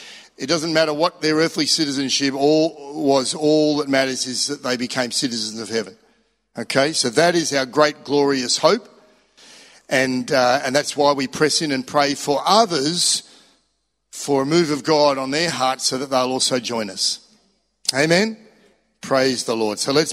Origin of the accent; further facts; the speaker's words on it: Australia; All that to say, being Australian is wonderful, but it's not the end of the story. It'll get you lots of places, an Aussie passport.